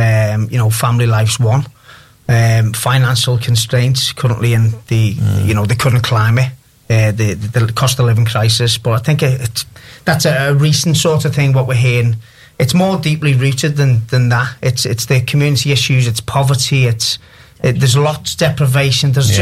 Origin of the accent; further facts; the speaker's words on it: Kirkby, North West England, United Kingdom; I've got lots of fond memories of growing up in Kirby